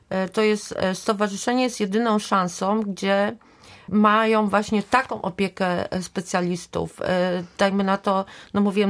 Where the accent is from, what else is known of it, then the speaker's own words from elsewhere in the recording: Gryfino, West Pomeranian Voivodeship, Poland; my jesteśmy z Gryfina i gminy Gryfino.